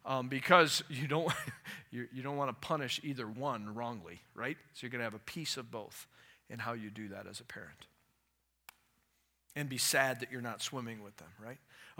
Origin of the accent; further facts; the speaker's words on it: Florida, United States; You could tell I grew up in Florida, can't you?